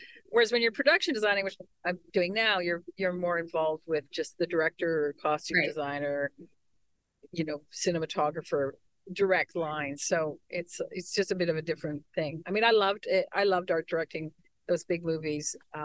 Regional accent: West Coast, Canada; also born or lived in prairies; now in Nova Scotia, Canada; No, I'm actually from the prairies originally, and I grew up on the West Coast, so I've been all over this country. And we have a place now, my husband and I, in Nova Scotia.

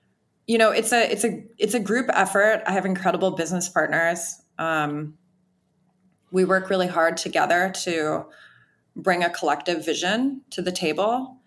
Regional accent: Wisconsin, United States; I'm from Wisconsin. One thing that you'll hear me say that over and over and over again. I'm from Wisconsin.

